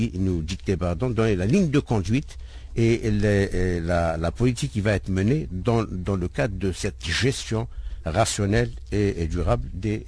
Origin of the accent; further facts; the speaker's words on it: Algeria; la typologie des zones humides qui existent chez nous en Algérie